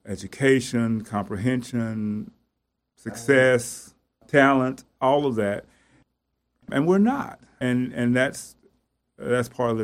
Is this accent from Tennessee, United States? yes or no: yes; Chattanooga, Tennessee, United States; also born or lived in Connecticut / Birmingham, Alabama / South Carolina; And I have to speak about Chattanooga because this is my hometown and I know it best. And I've been other places. I've lived in Connecticut and Birmingham and South Carolina, and I always come home